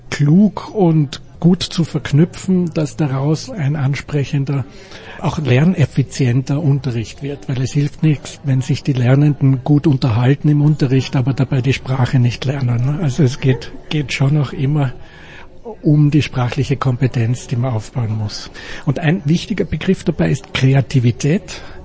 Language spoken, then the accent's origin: German; Graz, Styria, Austria; Ich komme aus Graz und unterrichte dort am Vorstudienlehrgang der Grazer Universitäten.